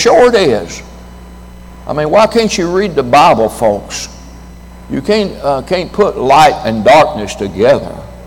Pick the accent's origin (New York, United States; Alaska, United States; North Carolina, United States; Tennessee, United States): Tennessee, United States; I was raised on a farm. I'm a hillbilly. I was raised in Tennessee, so was my wife. I plowed a mule as a little boy. I was raised on a farm.